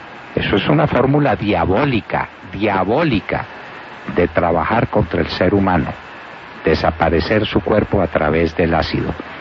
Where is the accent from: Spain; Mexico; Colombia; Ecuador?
Colombia; que somos todos los colombianos